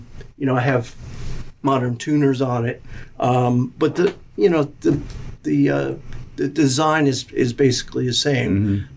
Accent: Phoenix, Arizona, United States; born there; And my parents had a ranch out in Arizona. I was born in Phoenix, Arizona.

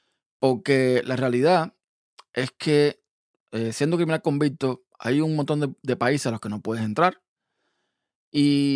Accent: United States; Por lo menos yo como estadounidense, yo me pregunto

